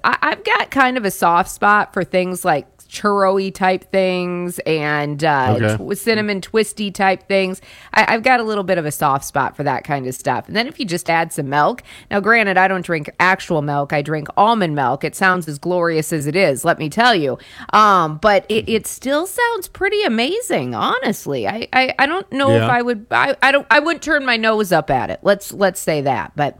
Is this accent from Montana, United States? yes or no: no; Mitchell, South Dakota, United States; And we had an amazing Taco John's growing up when I grew up in Mitchell in South Dakota.